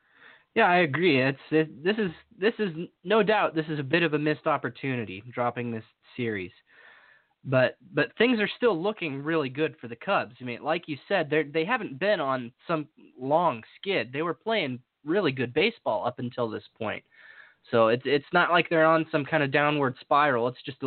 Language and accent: English; Nebraska, United States; and I'm from Nebraska